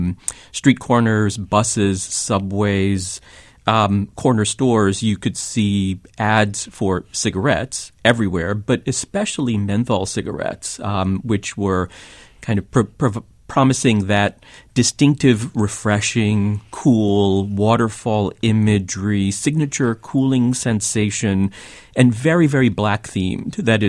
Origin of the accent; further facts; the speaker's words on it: New York City, New York, United States; Never tempted, despite growing up in New York City at the height of the aggressive menthol smoking advertising that really defined my youth.